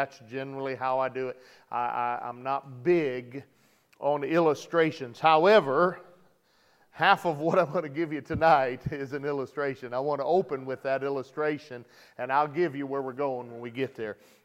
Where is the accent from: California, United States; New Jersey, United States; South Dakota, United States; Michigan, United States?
Michigan, United States; I've been deer hunting in Michigan. I grew up in Michigan.